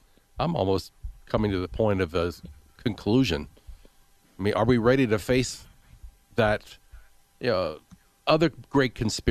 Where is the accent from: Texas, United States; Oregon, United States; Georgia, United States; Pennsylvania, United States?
Pennsylvania, United States; But, you know, not my hometown, but place I grew up very close to is Philadelphia.